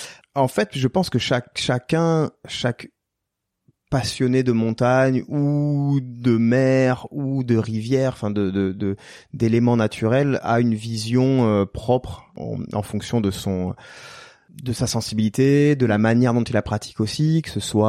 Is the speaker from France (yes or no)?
yes; Tarbes, Occitanie, France; born there; Je suis né à Tarbes, ouais, qui est au pied des Pyrénées, devant la chaîne des Pyrénées, au pied du Pic du Midi.